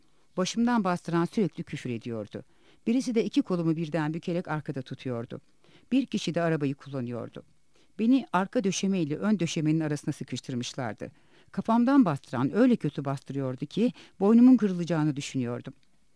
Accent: Istanbul, Turkey; also born or lived in Elazığ; Elazığ doğumluyum ama İstanbul'da büyüdüm sayılır. Çok uzun yıllardır bu kentte yaşıyoruz.

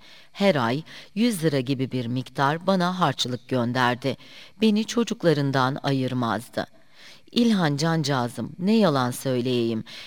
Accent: Korubükü, Muğla, Turkey; born there; 1939 yılında Ortaköy'den Korubükü köyüne yerleşmişler. Ben 1945 yılında Seydi Kemer'in Korubükü köyünde dünyaya geldim.

